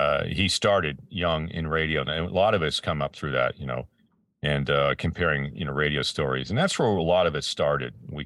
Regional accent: Peterborough, Ontario, Canada; now in Ventura County, United States; There was a big station in town in my hometown. You know, in the scheme of things, they were big when I was growing up there. And it was a place called Peterborough, Ontario, in Canada.

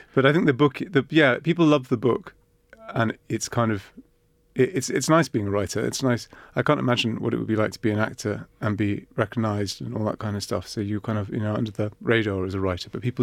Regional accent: Cyprus; It's based on like a collection of islands that I've been to over the years. And it's also, I grew up in Cyprus too.

